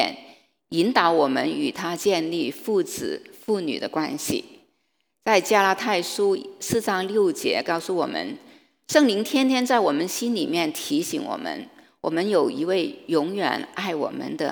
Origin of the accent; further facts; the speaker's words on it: China; 我们中国人呢，过年的时候我们喜欢带些礼物去拜年。